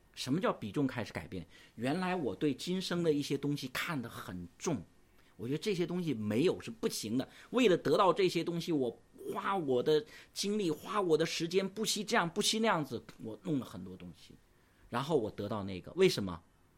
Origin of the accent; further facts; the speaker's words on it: China; 因为我们是中国人